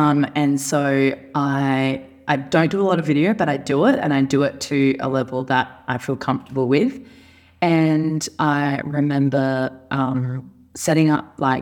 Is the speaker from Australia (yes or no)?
yes; Adelaide, South Australia, Australia; I'm from Adelaide, South Australia.